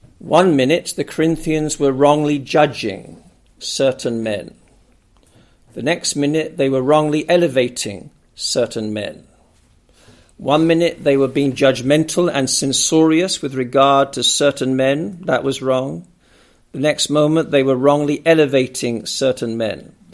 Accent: Wallasey, North West England, United Kingdom; It so happens that as I was growing up on Merseyside in Wallasey as a young lad, just across the River Mersey from Liverpool, it could be pretty cold in the winter.

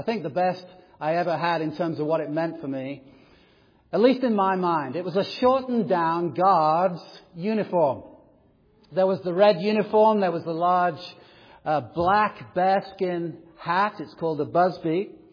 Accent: England, United Kingdom; As you may know, I grew up in England

